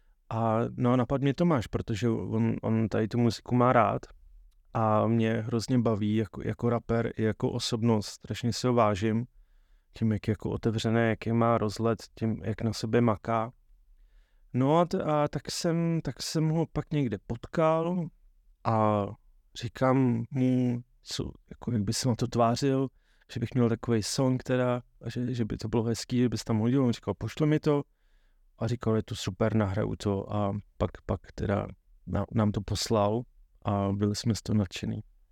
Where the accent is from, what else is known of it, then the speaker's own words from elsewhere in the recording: Kadaň, Ústí nad Labem Region, Czechia; Jsem z Kadaně